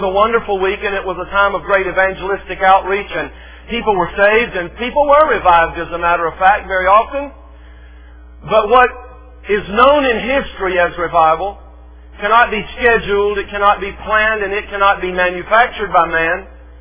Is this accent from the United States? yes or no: yes; the South, United States; when I was growing up in the South, we'd have a week-long meeting once each summer, the specific week of August every summer.